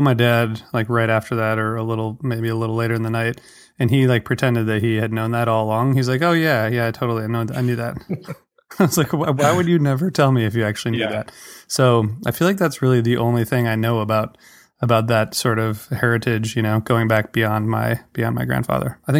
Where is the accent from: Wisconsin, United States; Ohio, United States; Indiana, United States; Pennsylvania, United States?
Ohio, United States; Toledo; Yeah, so I grew up in Ohio, Toledo, which is near, you know, the border with Michigan.